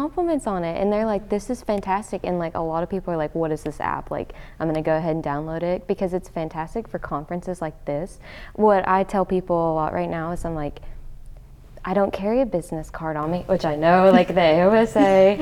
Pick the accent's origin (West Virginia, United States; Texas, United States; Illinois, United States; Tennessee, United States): Tennessee, United States; which I'm from Tennessee, so not from Kentucky